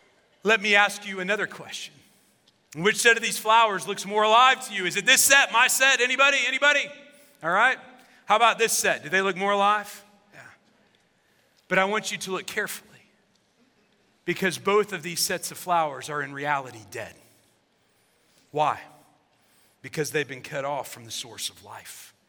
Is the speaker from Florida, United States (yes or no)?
no; Illinois, United States; I grew up in Southern Illinois, and so I like to grow vegetables